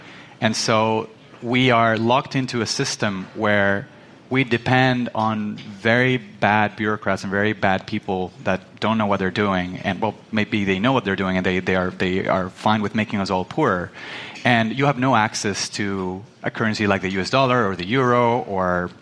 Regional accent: Venezuela; moved away; I'm born and raised in Venezuela. I lived there until 2015. I am now traveling

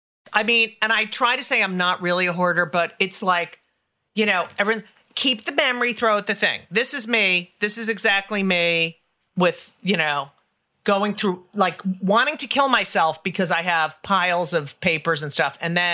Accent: New Jersey, United States; I grew up in New Jersey.

